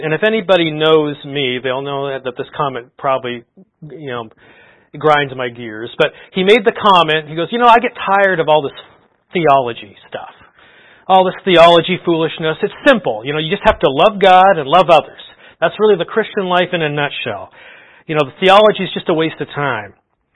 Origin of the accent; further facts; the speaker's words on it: Canada; I'm Canadian, so you have to bear with me on some of these references.